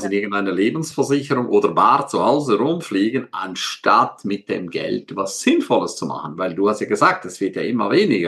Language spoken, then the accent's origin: German; Switzerland; für mich als Schweizer Horrorszenario unvorstellbar gewesen